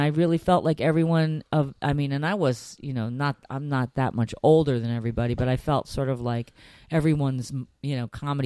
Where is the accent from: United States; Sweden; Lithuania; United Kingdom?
United States; Harlem, New York; Yeah, I'm from Harlem.